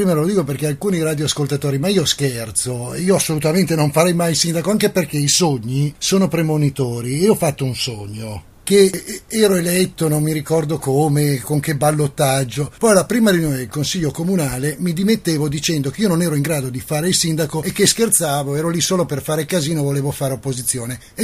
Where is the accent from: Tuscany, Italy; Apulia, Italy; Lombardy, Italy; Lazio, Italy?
Lombardy, Italy; Milan; Bisogna essere in grado di soffrire anche essendo milanesi in questi momenti difficili.